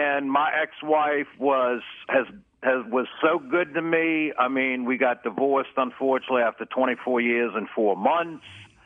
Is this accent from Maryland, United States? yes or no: no; New Orleans, Louisiana, United States; I was born and raised in New Orleans in a regular neighborhood, single mother, low income.